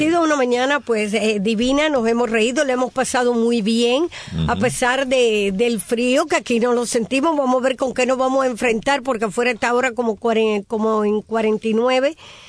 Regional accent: Cuba; Nosotros pertenecemos, sí, además de como cubanos amantes a la causa de la libertad

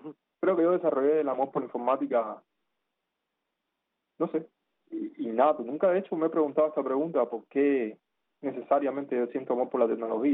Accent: Cuba; also born or lived in Soviet Union

